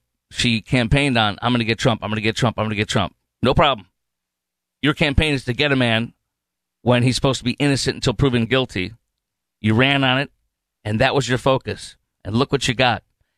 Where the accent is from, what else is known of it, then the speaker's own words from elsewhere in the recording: Chicago, Illinois, United States; Look, I'm from Chicago. I fill in regularly on Chicago station.